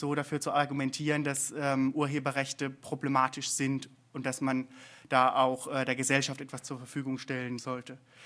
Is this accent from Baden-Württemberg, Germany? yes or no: yes; Freiburg, Baden-Württemberg, Germany; Dieses Foto hier habe ich letztes Jahr, wo ich herkomme, in Freiburg gemacht.